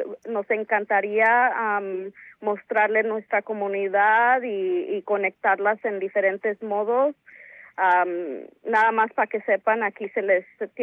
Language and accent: Spanish; California, United States; Yo soy de California, he crecido en California por casi toda mi vida